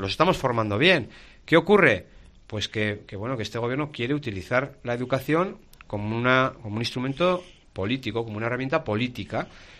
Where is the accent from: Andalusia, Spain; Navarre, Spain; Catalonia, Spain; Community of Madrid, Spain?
Navarre, Spain; los navarros somos los españoles que más impuestos pagamos